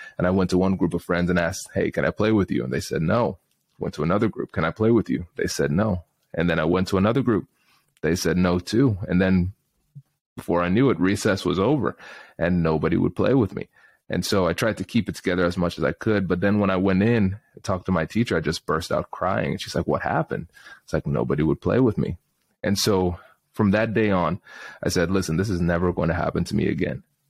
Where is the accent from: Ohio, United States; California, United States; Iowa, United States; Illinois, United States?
Ohio, United States; Tiffin; growing up in Tiffin, Ohio, as a black man, a black male, growing up in Tiffin, Ohio, there were challenges because most people did not look like me. My family's from the Caribbean originally.